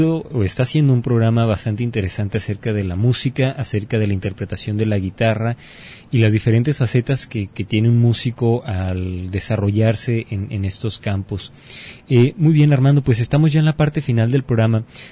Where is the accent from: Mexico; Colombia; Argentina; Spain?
Mexico; expresiones idiomáticas que tenemos nosotros como mexicanos